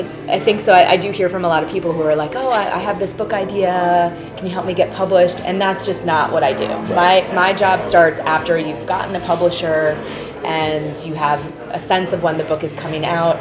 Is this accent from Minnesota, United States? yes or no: no; Suffern, New York, United States; Yeah, I grew up in Suffern, so it's